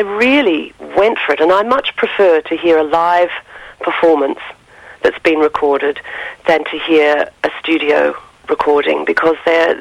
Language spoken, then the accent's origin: English; Geelong, Victoria, Australia; We grew up in Geelong and we used to travel up on the train when I was about 15